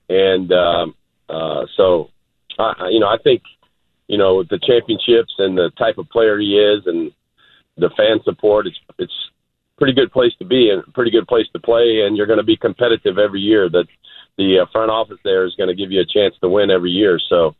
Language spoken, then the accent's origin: English; Houston, Texas, United States; And my hometown team called me off the out of the house to come down there and pitch. And I probably had 3 of my best years at my advanced age pitching for the Astros